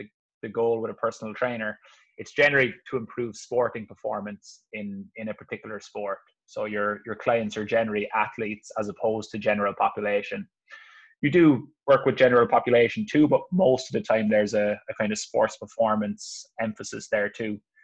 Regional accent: Ireland; moved away as an adult; now in United States; I grew up in Ireland. I only moved to the US 3 years ago.

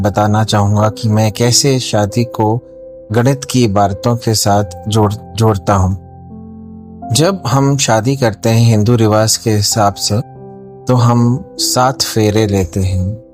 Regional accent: Hyderabad, Telangana, India; और मैं हैदराबाद से हूँ।

